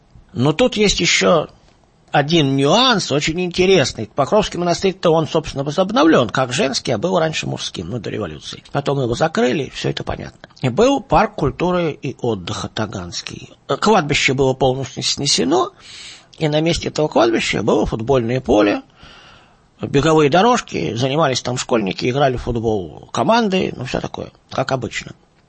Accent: Moscow, Russia; я родился в Москве, действительно, но более того, и мой отец родился в Москве, и дед родился в Москве. Вот. Так что старый москвич.

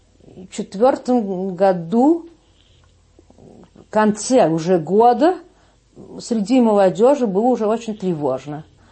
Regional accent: Moscow, Russia; born there; Родилась я в Москве, в семье русской дворянской семье.

